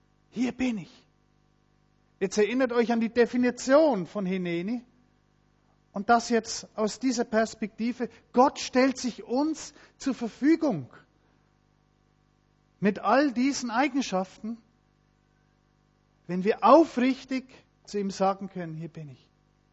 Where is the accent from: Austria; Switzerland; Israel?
Switzerland; Wir haben ja viel Berge bei uns in der Schweiz und wenn wir da oft einmal in der Alp sind zum Wandern